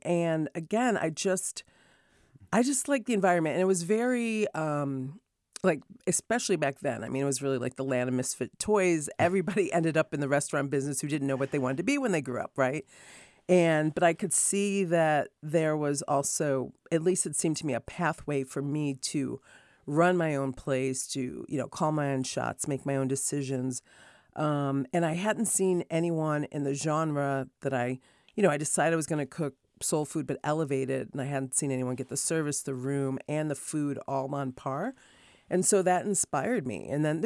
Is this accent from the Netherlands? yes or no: no; East Coast, United States; I was really suspicious. I was like, what? I'm from the East Coast.